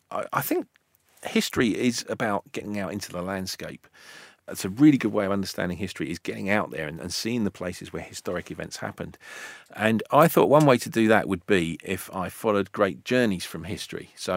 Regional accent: United Kingdom; We, as British people

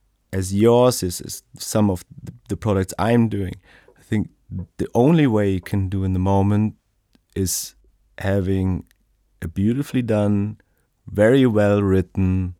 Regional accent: Munich, Bavaria, Germany; But if it comes to Munich, like in my hometown, I think Munich did it quite well because we had a lot of immigrants coming here.

